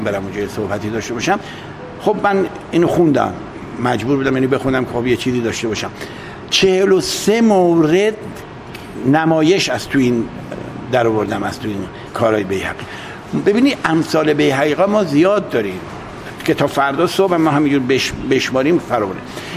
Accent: Iran; ما ایرانی هستیم

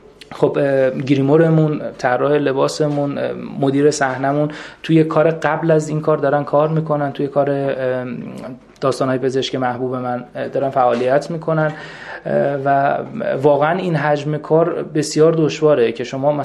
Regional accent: Iran; به عنوان یک ایرانی

